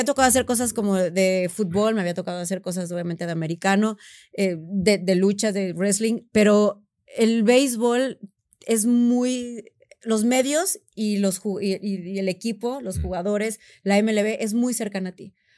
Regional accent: Córdoba, Veracruz, Mexico; Yo soy de Veracruz. Veracruz es un lugar muy beisbolero. Yo crecí jugando béisbol.

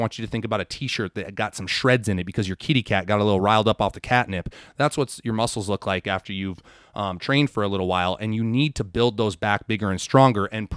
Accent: United States; I'm an American, and so I know how much 2 liters is because that's how much Mountain Dew comes

